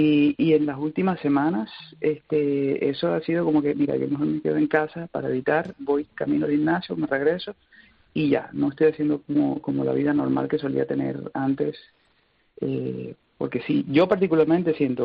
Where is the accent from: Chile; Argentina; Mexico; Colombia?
Colombia; Barranquilla, Atlántico; also born or lived in Venezuela; now in United States; Yo soy colombiano de la costa norte, pues soy ciudadano americano, pero soy colombiano de la costa norte y viví muchos años en Venezuela.